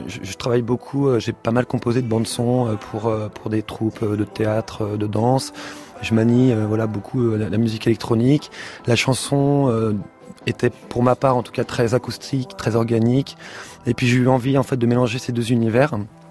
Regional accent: Vannes, Brittany, France; Moi, je suis originaire de Vannes.

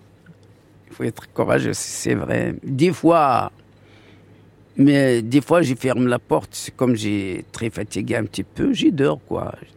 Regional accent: Souss-Massa, Morocco; French is a second language; moved away as an adult; now in France; De Maroc, à Casablanca. Je suis de la région d'Agadir, oui.

